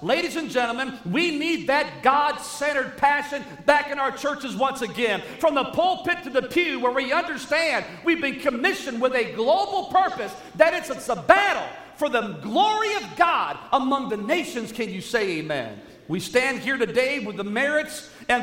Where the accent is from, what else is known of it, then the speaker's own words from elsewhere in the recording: United States; I'll tell you this, as an American, I'll say this